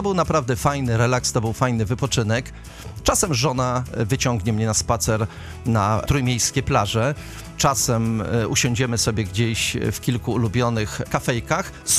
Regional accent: Gdańsk, Pomeranian Voivodeship, Poland; Pomorze jest mi bliskie. Urodziłem się i wychowałem się w Gdańsku. Jestem stąd, jestem z Pomorza.

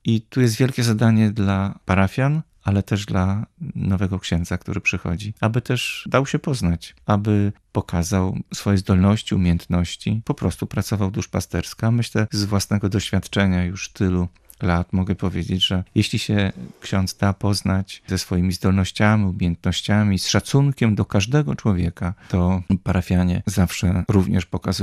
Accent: Gniew, Pomeranian Voivodeship, Poland; bo ja osobiście pochodzę z Gniewa, z kościoła świętego Mikołaja.

